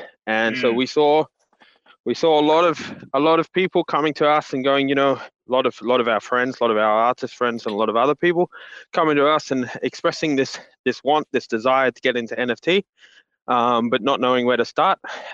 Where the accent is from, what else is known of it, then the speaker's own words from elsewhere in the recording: Australia; now in Germany; I'm originally Australian, but I live in Germany at the moment.